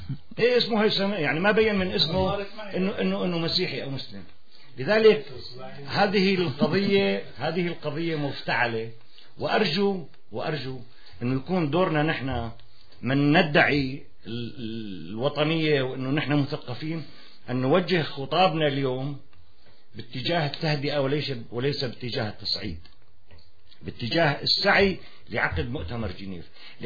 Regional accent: Syria; أنا ابن سوريا وكلياتنا أولاد سوريا

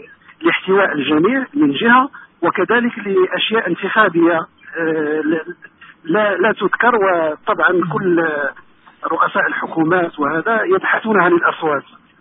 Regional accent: Morocco; مثلا أنا مغربي أتكلم عن المغرب

